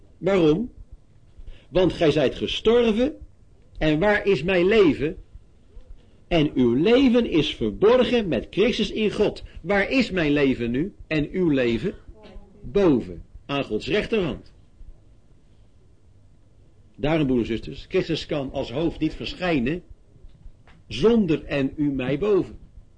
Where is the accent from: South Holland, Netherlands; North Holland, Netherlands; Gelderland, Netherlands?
South Holland, Netherlands; Leiden; Zelf ben ik in Leiden vroeger ook groot geworden in een evangelisatiegemeenschap.